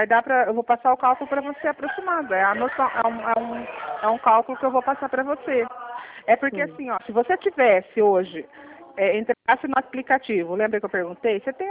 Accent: Limeira, São Paulo, Brazil; Eu sou próximo de Campinas, sou de Limeira.

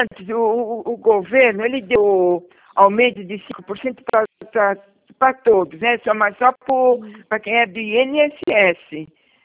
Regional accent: São Paulo, Brazil; Sempre moro em São Paulo, né?

